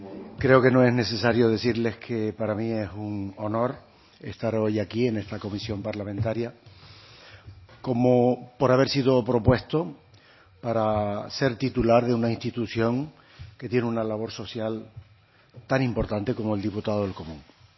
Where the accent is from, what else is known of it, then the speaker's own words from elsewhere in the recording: Canary Islands, Spain; Como concejal y como alcalde de mi pueblo, como consejero del Cabildo de mi isla y como viceconsejero del Gobierno de Canarias.